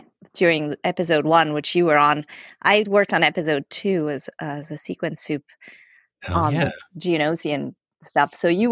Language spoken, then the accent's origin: English; Rome, Lazio, Italy; I grew up I was born in Italy, in Rome.